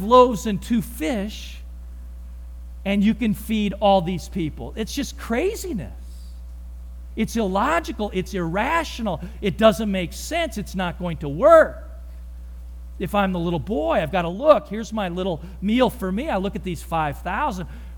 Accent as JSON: {"language": "English", "region": "Missouri", "country": "United States", "tie": "born or raised there", "said": "there was a friend from my hometown in Missouri that was out in the Washington, D.C. area."}